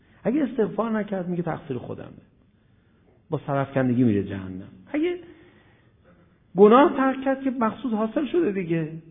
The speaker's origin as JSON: {"language": "Persian", "town": "Tehran", "region": "Tehran Province", "country": "Iran", "said": "گفتم آقا بس که ما تهرانی هستیم، ما هنوزم جوونیم، درست حرف بزن."}